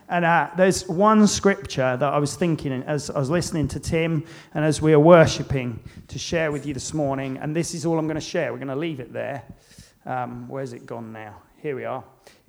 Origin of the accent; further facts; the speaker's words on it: United Kingdom; No one's looking at anybody. We're British.